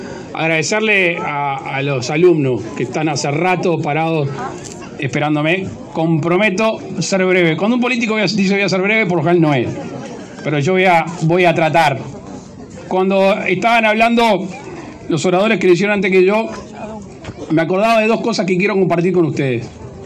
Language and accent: Spanish; Uruguay; todos y cada uno somos orientales, somos uruguayos